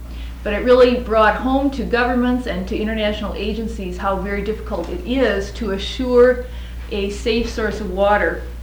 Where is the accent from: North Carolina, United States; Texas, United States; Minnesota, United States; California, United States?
Minnesota, United States; I come from Minnesota, where water is plentiful